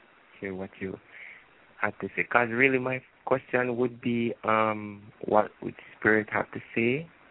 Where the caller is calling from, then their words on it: Jamaica; I'm calling from Jamaica.